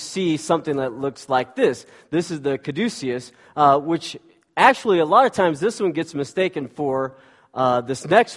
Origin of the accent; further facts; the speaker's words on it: the South, United States; I don't know why. I'm from the South. Maybe that's why they don't want me there.